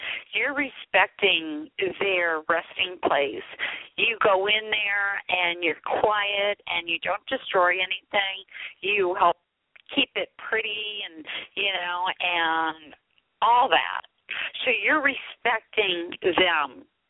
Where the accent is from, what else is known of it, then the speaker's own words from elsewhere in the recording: Pennsylvania, United States; I know, where I grew up in Pennsylvania, like when somebody died, we were always the funeral homes and stuff like that.